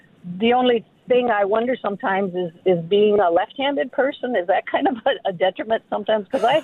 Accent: Germany; now in Appleton, United States; I grew up in Germany in the 1970s, and when I moved to Appleton in the early or the late 70s, I had to get used to the whole north, south, east, west grid pattern.

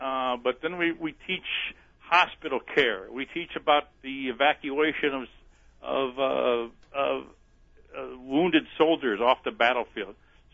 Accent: Peoria, Illinois, United States; I grew up in Peoria, Illinois, which is not too. It's about 100 and some miles from Springfield

